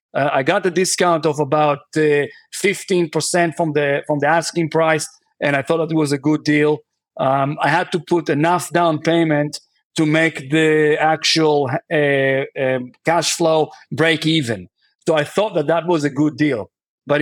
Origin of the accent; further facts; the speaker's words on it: Israel; English is a second language; moved away; also born or lived in New Zealand; So you guys know that I was born and raised in Israel, an American citizen as well, but I was actually spending the last 25 years in New Zealand